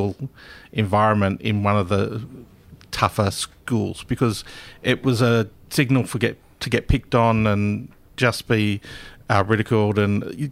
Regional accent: Gosford, New South Wales, Australia; I grew up in Gosford, which is up above Sydney. I used to call it Mount Druitt by the Sea.

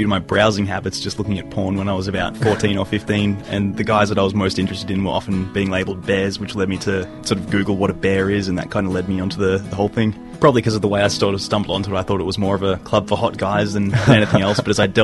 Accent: Melbourne, Victoria, Australia; from Melbourne's West, recently moved over from Perth

